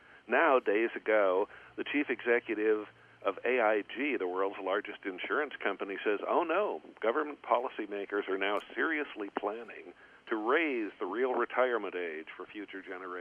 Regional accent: California, United States; I grew up in Southern California.

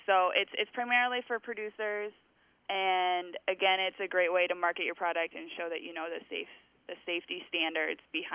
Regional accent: Gilbert, Iowa, United States; Yeah, I grew up going to Gilbert High School just north of Ames and went to Iowa State for my undergraduate degree in landscape architecture right out of high school

